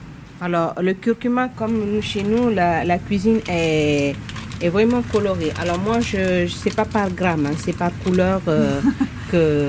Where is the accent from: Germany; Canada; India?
India; Pondicherry, Puducherry; Je suis née et j'ai grandi à Pondichéry, vraiment au sud de l'Inde. En fait, nous, c'est la cuisine créole indienne, parce que moi, je suis d'un mélange indien et européen.